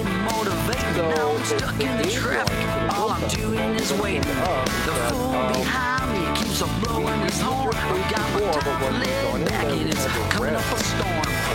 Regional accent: Madison, Wisconsin, United States; I was growing up in Madison, Star Trek II, The Wrath of Khan, Terminator 2.

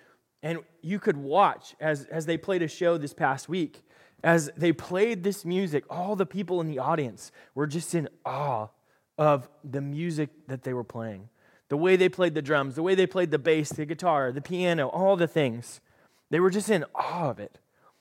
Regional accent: the South, United States; I love college football. I'm from the South.

